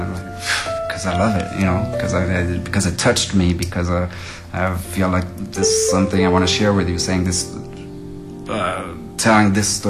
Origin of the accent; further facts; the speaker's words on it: France; now in New York City, United States; I'm a pianist. I grew up in France. I've been based in New York City now for 18 years.